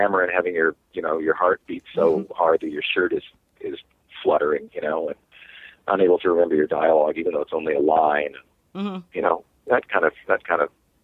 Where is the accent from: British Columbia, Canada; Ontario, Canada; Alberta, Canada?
British Columbia, Canada; Vancouver; we grew up in Vancouver, in sort of a generation after him.